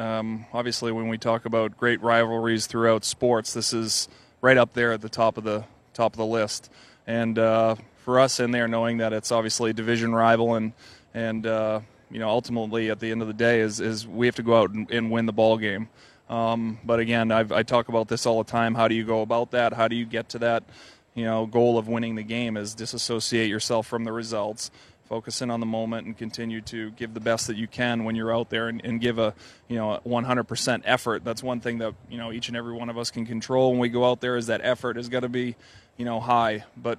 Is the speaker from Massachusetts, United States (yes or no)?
yes; Massachusetts, United States; now in Los Angeles, United States; I can remember, you know, growing up in Massachusetts going to the Red Sox games